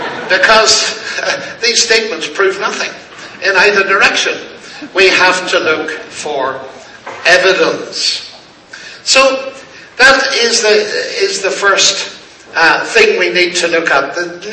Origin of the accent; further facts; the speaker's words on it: Northern Ireland, United Kingdom; because I come from Northern Ireland. I'm not only Irish, I'm not only an Ulster, I'm an Ulster Scot